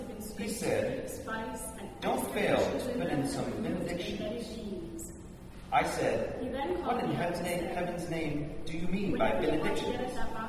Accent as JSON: {"language": "English", "region": "California", "country": "United States", "tie": "born or raised there", "said": "When I was growing up in California"}